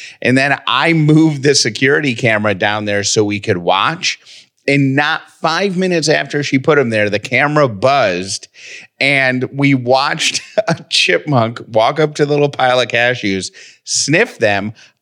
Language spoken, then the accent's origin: English; Syracuse, New York, United States; The reason I'm grateful for my hometown of Syracuse, and if you have any upstate New York roots, you'll appreciate this, but Syracuse is the birthplace of the greatest grocery store on the planet, Wegmans.